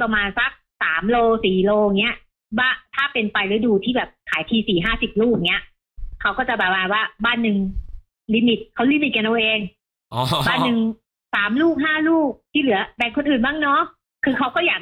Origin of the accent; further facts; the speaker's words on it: Central Thailand, Thailand; ถ้าเกิดเป็นคนภาคกลางซึ่งพี่เป็นคนภาคกลางมาอยู่ที่นี่พี่จะกินกรอบเน่า